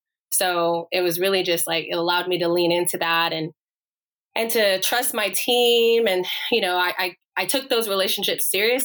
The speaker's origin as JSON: {"language": "English", "region": "Texas", "country": "United States", "tie": "born or raised there", "said": "I really always just say I'm from Texas. Because I grew up literally living all over. My dad was a prison warden for the state of Texas."}